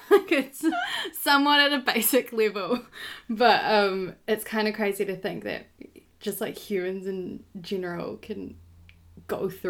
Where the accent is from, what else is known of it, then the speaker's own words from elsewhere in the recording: Wellington, New Zealand; Like yourself, born and bred in Wellington.